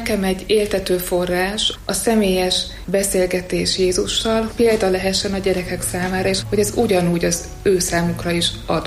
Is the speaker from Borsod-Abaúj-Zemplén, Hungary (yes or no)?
no; Vas, Hungary; Vas megyéből származom, egy kicsi településről